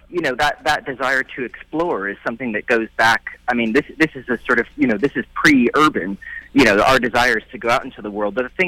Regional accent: Riverside, California, United States; I grew up in Riverside, California, and we lived next to some orange groves.

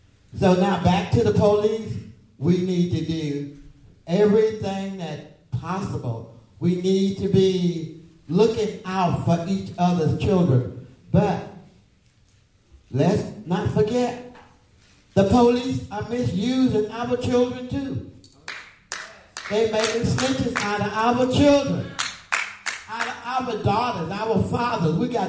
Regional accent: Louisiana, United States; moved away as an adult; now in Portland, United States; when I came here from Louisiana to Portland, Oregon, I only live in two places. I came here to be free.

